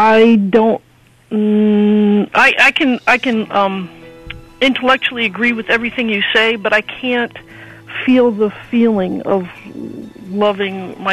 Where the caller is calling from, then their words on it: Columbia, Missouri, United States; Columbia, Missouri.